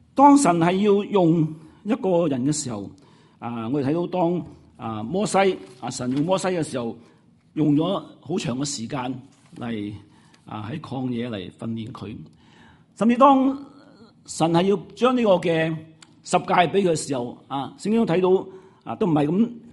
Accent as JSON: {"language": "Cantonese", "country": "China", "said": "惨是想起我们中国人有些古文，大家都很熟悉"}